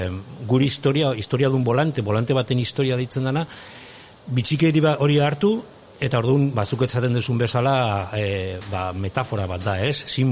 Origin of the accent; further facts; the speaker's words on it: Pamplona, Navarre, Spain; Nafarran Iruñakoa naiz